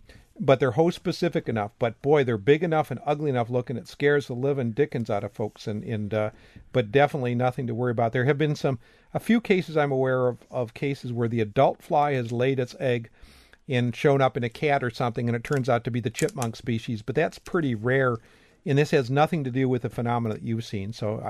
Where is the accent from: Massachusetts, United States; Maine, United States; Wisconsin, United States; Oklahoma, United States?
Wisconsin, United States; Growing up in Wisconsin and I never would have thought I would see cases of human bot fly here.